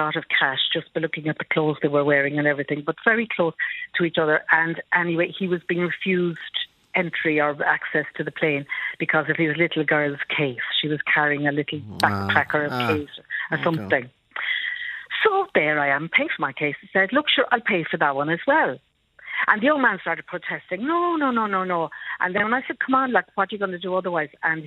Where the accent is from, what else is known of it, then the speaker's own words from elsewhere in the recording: Dublin, Leinster, Ireland; I said, we're both from Dublin.